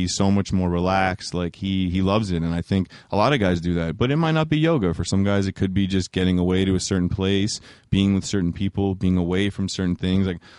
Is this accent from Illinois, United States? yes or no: no; New York City, New York, United States; We grew up together in New York City, and we've known each other for over 15 years now.